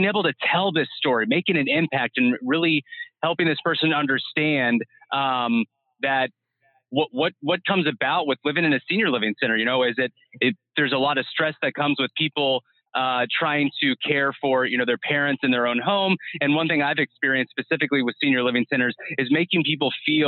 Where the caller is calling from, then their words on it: Modesto, California, United States; Yeah, so I'm dialing in from Modesto, California.